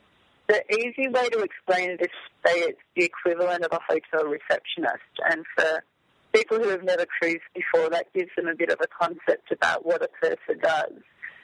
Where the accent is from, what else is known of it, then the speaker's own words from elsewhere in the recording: Hobart, Tasmania, Australia; I grew up in Hobart, and my grandparents were Burnie-based, so I spent a lot of time in both ports. And when I completed university, I moved to Perth, Western Australia. So I spent 2 years in Perth